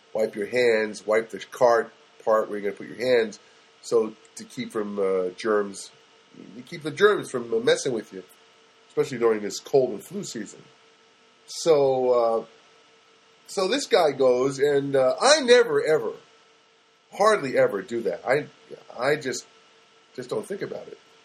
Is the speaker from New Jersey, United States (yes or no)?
yes; Paterson, New Jersey, United States; Well, because I grew up in Paterson, New Jersey, and that's kind of the environment I was reared in, okay?